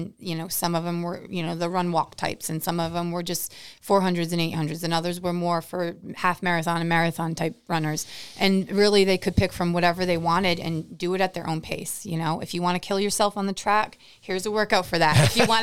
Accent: Florida, United States; The World Masters Championships happen to be in my hometown of Florida next year.

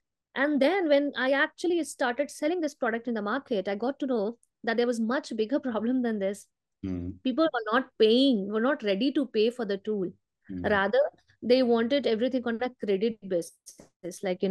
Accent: Bihar, India; I hail from Bihar

